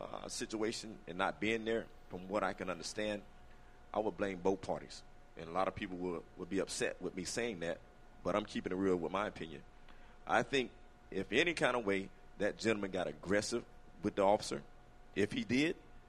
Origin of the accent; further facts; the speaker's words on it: Miami, Florida, United States; in an encounter with police growing up in Miami.